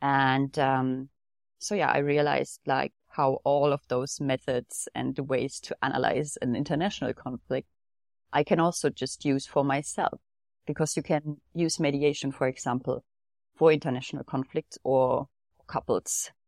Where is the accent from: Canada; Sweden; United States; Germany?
Germany; Leipzig, Saxony; also born or lived in Dresden / Magdeburg; I'm German. I grew up in Leipzig and was living in Dresden for a couple of years. And the last years I was in Magdeburg, the smaller town in Germany.